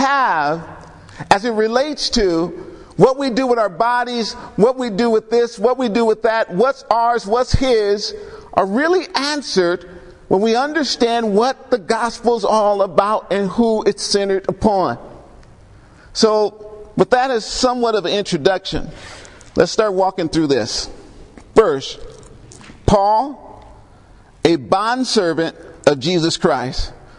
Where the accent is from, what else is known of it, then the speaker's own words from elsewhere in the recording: Compton, California, United States; I mean, I grew up in Compton.